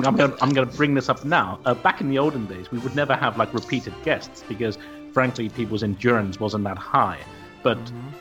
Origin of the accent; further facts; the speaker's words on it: London, United Kingdom; from London.